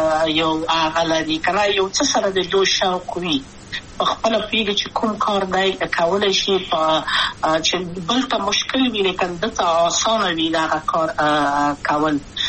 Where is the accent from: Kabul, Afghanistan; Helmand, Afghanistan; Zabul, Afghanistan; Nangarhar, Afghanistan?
Kabul, Afghanistan; ولایت یم د پلار مې د وردګو ولایت ته خلیګنسې کېدلې د کابل په تخته پل سیمه کې یم او لویا شویم کابل که یم